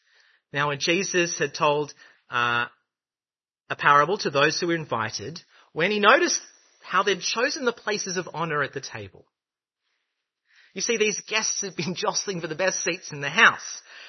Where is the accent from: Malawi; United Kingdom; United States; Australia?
Australia; And I said, I am from Australia. No one cares.